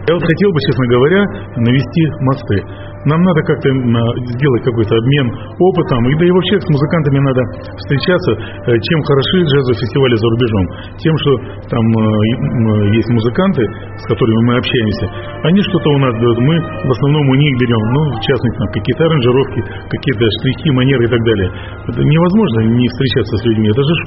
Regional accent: Russia; все американцы и мы из России.

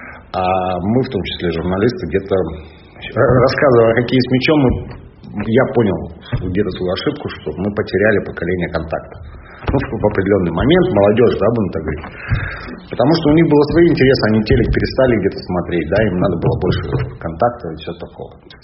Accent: Angarsk, Irkutsk Oblast, Russia; в 98-м году, мне было 17 лет, я сам из Ангарска

